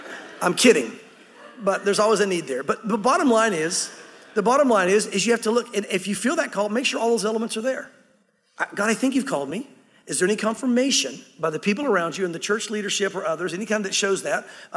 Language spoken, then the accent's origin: English; Knoxville, Tennessee, United States; Lord, if you want to send me back to Knoxville, I'm from Tennessee, or whatever the case might be, I'm willing to go